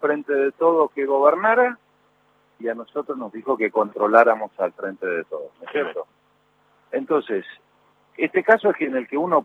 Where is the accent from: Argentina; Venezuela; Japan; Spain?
Argentina; Formosa; yo soy de Formosa.